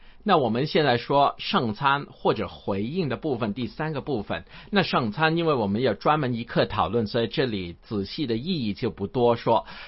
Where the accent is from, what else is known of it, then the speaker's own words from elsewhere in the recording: China; 就好像我们中国人经常说的起承转合一样